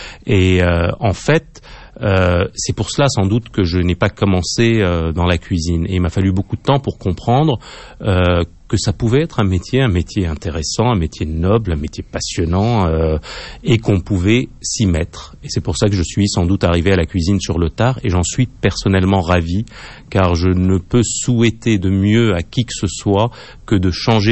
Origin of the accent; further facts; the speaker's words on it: Lebanon; puisque chez nous au Liban, la cuisine était la chose des femmes.